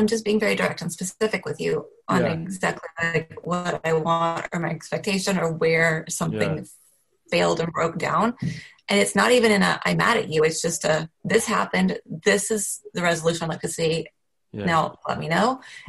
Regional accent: Los Angeles, California, United States; living in Los Angeles. And when I'm not in Los Angeles and people hear that I'm from Los Angeles, and especially internationally, it's really bad

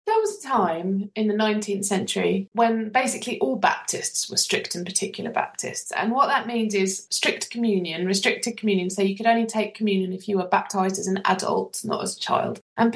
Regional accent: Chelmsford, East of England, United Kingdom; I was born and brought up in Chelmsford, and I very rarely go back. My family no longer lives there

